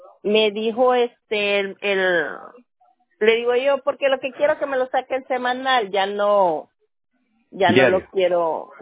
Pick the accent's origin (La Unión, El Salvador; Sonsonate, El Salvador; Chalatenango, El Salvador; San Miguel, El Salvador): La Unión, El Salvador; Yo soy de allá del Salvador, vos.